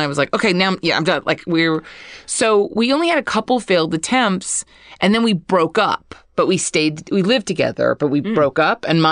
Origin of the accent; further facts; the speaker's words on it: Hawaii, United States; I'm originally from Oahu.